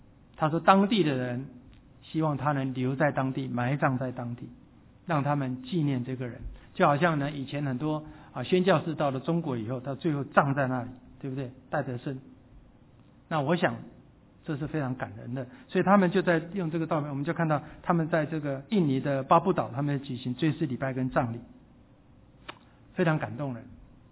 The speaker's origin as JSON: {"language": "Chinese", "town": "Wanhua", "region": "Taipei", "country": "Taiwan", "tie": "born there", "said": "我在万华出生的哈，那时候的华西街是全国有名的"}